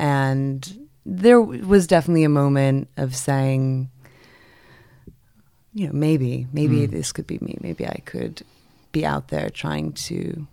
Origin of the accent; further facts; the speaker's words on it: New York, United States; So I was born and raised in New York.